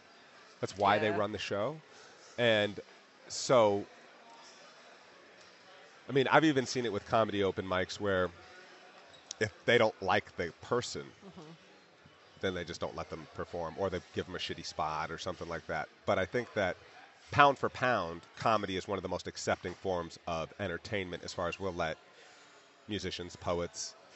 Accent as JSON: {"language": "English", "town": "Yellow Springs", "region": "Ohio", "country": "United States", "tie": "born or raised there", "said": "I mean, the first time I met you was in Yellow Springs, which is my hometown."}